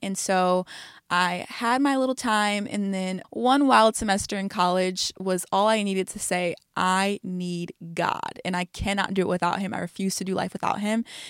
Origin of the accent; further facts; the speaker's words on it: Michigan, United States; I am 25 years old. I am from Michigan, right outside the Detroit area, and I love Jesus.